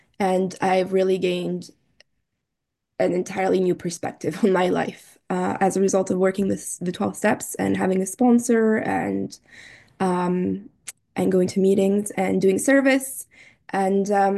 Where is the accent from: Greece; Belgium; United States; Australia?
Belgium; now in Toronto, Canada; I'm a compulsive overeater. And while I am in Toronto, I am originally from Belgium.